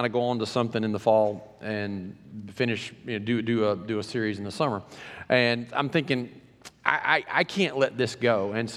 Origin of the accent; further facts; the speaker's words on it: Canada; Yes, I'm from Canada, eh?